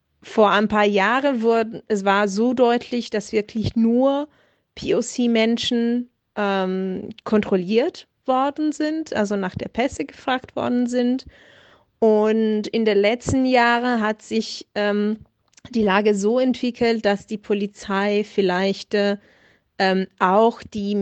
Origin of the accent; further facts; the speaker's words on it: Italy; now in Germany; ich komme ja aus Italien